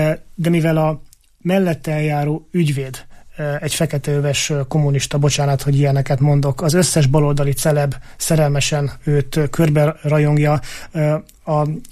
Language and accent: Hungarian; Eger, Heves, Hungary; Én egriként, egri országgyűlési képviselőként azt tudom mondani